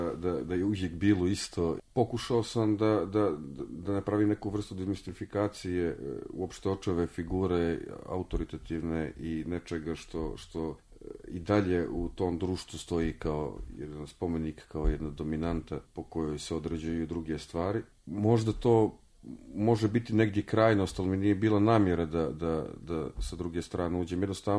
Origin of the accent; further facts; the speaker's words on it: Montenegro; dolazim iz Crne Gore, pišem u Crnoj Gori